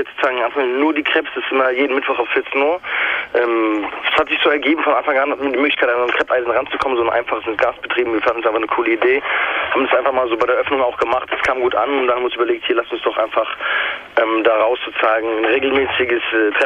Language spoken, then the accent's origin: German; Frankfurt, Hesse, Germany; Also wir kommen beide aus Frankfurt, … gebürtig, ich nicht gebürtig.